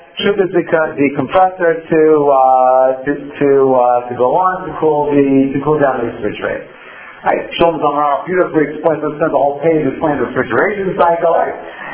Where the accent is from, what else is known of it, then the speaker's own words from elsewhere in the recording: Brooklyn, New York, United States; growing up in Brooklyn, you know, Hebrew was kind of like I don't even know what thing was in Hebrew anymore